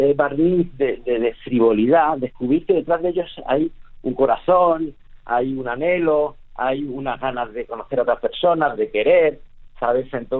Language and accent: Spanish; Jaén, Andalusia, Spain; yo soy de Jaén